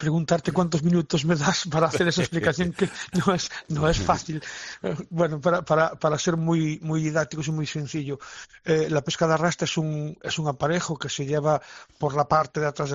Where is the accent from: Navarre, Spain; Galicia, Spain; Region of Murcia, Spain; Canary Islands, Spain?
Galicia, Spain; Tenemos un caso muy muy significativo en mi tierra, Galicia